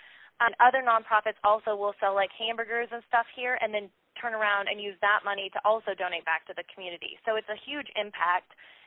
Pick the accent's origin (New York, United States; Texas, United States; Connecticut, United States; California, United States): California, United States; Salinas; I grew up in Salinas and have attended the event my whole life.